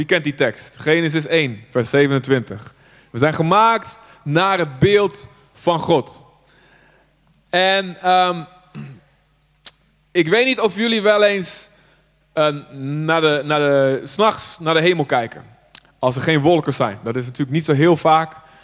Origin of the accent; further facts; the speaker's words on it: Zutphen, Gelderland, Netherlands; ik kom uit Zutphen. Wie kent dat daar?